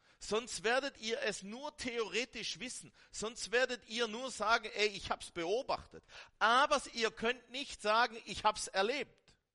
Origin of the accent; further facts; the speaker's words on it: Baden-Württemberg, Germany; ich bin Schwabe, ich bin überzeugter und leidenschaftlicher Schwabe.